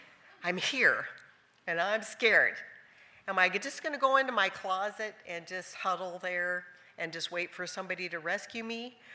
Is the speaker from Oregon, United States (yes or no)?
no; Idaho, United States; We're from Idaho, and Idaho has all these big mountain rivers and stuff.